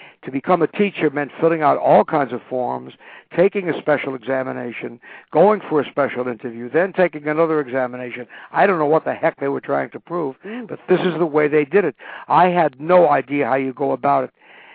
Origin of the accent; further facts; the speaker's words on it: Brooklyn, New York, United States; I'm from Brooklyn. We don't have angels.